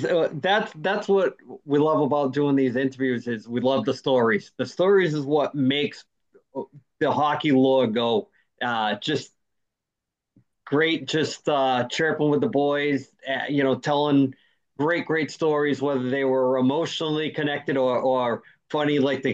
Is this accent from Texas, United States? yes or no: no; Massachusetts, United States; Even though I'm from Massachusetts